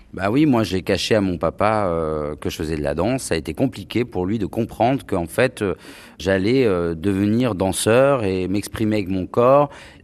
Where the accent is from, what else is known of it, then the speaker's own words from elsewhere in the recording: France; born there; je suis d'origine algérienne, même si je suis né en France, que moi je viens d'un milieu défavorisé.